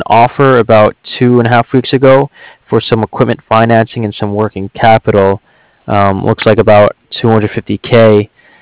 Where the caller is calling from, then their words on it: Cardiff, Wales, United Kingdom; I'm calling from Cardiff.